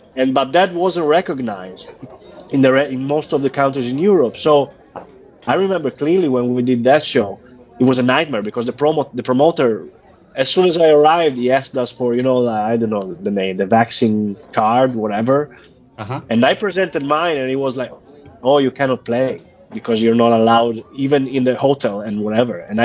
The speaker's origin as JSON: {"language": "English", "country": "San Marino", "said": "I'm from San Marino, a different country, not exactly Italy"}